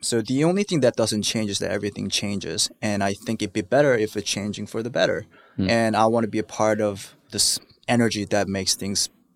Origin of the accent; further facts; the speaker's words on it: South Korea; English is a second language; moved away as an adult; also born or lived in Minnesota; now in San Francisco, United States; Made in Korea, born and raised in South Korea for the first 18 years. And then I moved to Minnesota with my mom and stepdad. Learned English, went to school for mechanical engineering.